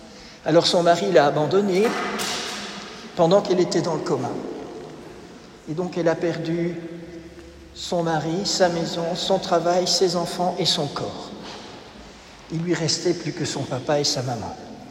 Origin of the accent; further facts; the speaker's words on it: Belgium; comme on dit dans mon pays, puisque je suis belge.